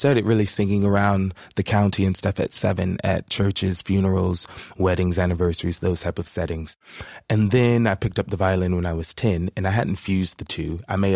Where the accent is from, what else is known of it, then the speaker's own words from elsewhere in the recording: Florida, United States; I show up in October, and it's freezing, and I'm from Florida